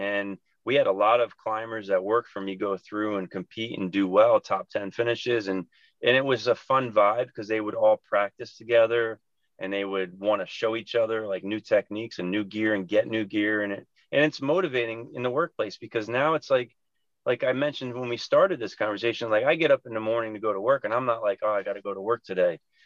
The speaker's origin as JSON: {"language": "English", "region": "New Jersey", "country": "United States", "said": "I'm from New Jersey."}